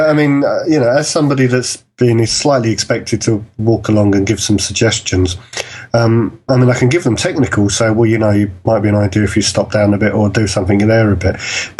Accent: London, United Kingdom; being a Londoner

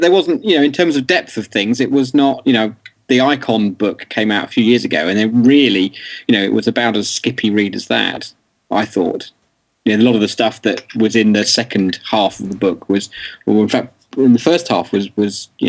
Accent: Cirencester, South West England, United Kingdom; Yeah, a lovely app development company based in my hometown of Cirencester.

